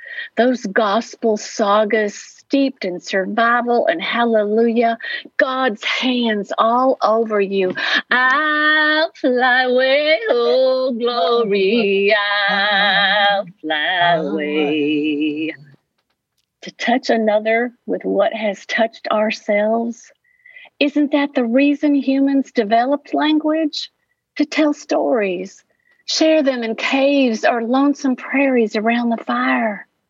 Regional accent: Ohio, United States; And I guess I never did say I am from southeastern Ohio.

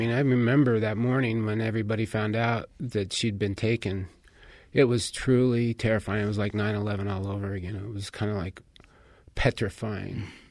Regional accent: Salt Lake City, Utah, United States; And that's something I've seen in growing up in Salt Lake.

